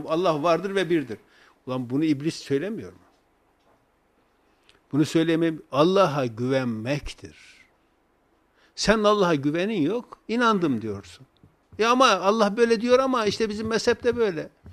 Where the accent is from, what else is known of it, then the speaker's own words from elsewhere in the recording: Erzurum, Turkey; Şimdi ben Erzurumluyum.